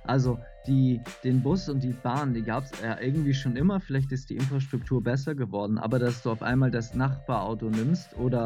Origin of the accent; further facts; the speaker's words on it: Hamburg, Germany; born there; now in Ludwigsburg, Germany; Ich komme aus Ludwigsburg, gebürtig komme ich aber aus Hamburg, aus dem schönen Hamburg.